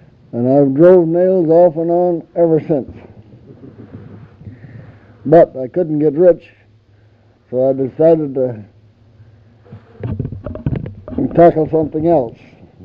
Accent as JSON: {"language": "English", "country": "Canada", "said": "He didn't think much of me as a Canadian, so I agreed with him."}